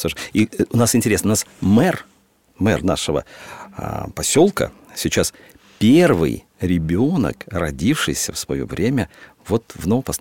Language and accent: Russian; Grodno, Grodno Region, Belarus; moved away as an adult; also born or lived in Moscow; Я из семьи военнослужащих. Родился в Москве. Всю жизнь, фактически, свою юность, детские годы, все это я провел в Беларуси, в Западной Беларуси.